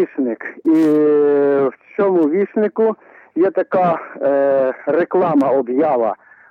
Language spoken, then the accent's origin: Ukrainian; Volyn Oblast, Ukraine; але ж я з Волині